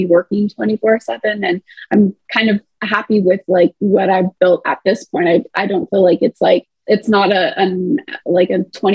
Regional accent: Phoenix, Arizona, United States; or I'm born and raised in Phoenix, right?

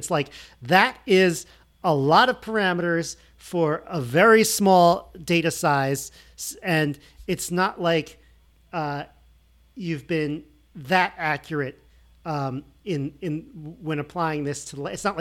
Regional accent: New York, United States; this is my home state of New York.

